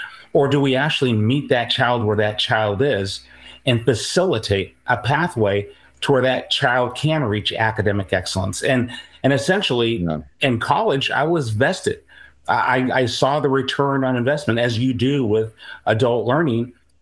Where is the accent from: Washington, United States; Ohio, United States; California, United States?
Washington, United States; Seattle; And so I was raised essentially in Seattle, Washington. We lived in South Seattle, Ballard in North Seattle.